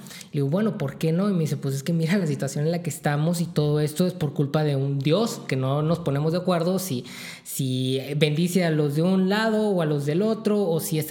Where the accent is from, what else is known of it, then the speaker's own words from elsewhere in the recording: Russia; now in Israel; nosotros nos vinimos de Rusia cuando ya existía el Estado de Israel, simplemente porque en nosotros siempre existió este deseo de tener una tierra propia